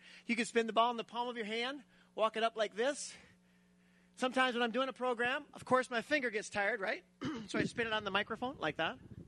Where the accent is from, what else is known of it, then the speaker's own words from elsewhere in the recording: South Dakota, United States; I grew up in South Dakota. I still live there. I grew up in a family of 12 children.